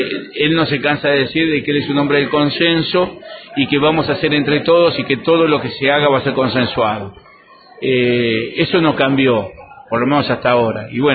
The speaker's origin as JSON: {"language": "Spanish", "town": "Macachín", "region": "La Pampa", "country": "Argentina", "said": "voy a hablar de mi pueblo, no tenés trabajo en Macachín, en La Pampa"}